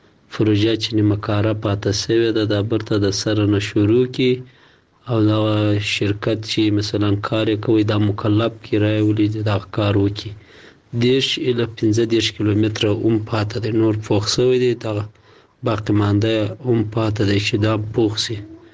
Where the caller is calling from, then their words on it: Herat, Afghanistan; د هرات میاړي کني ودا ده